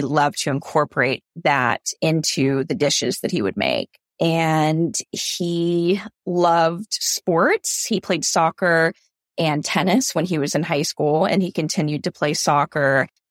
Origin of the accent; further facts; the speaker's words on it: Charlotte, North Carolina, United States; I am 30 years old. I grew up in Charlotte, North Carolina.